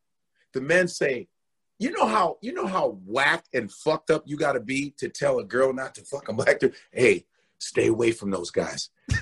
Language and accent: English; Chicago, Illinois, United States; Like, I grew up in Chicago, so when I was around, I used to see Michael Jordan, like, in the streets at parties, in his prime.